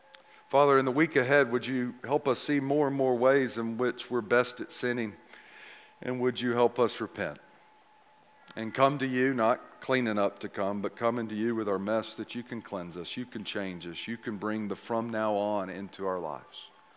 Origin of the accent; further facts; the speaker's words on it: the South, United States; because he's a Philly guy and I'm a Southerner.